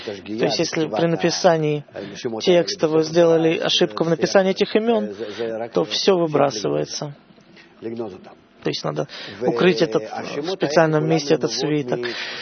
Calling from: Jerusalem, Jerusalem District, Israel; я из Иерусалима.

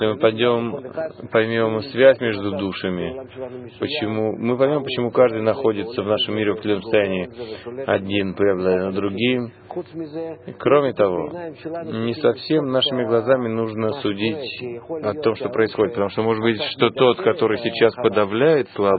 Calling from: Kiryat Gat, Southern District, Israel; Я говорю из Криат-Гата.

